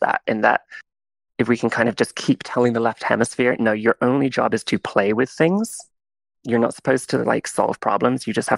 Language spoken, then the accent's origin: English; Seattle, Washington, United States; I'm from Seattle.